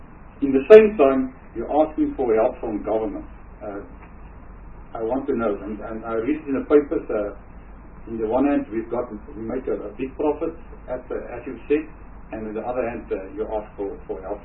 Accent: North West, South Africa; I'm coming from the Northwest Province, so Mbatu is close to my heart

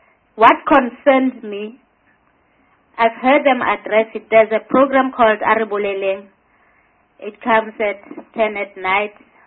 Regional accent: Limpopo, South Africa; And I can say, you know, when I think, since I come from Limpopo, a lot of the other stations are community radio stations.

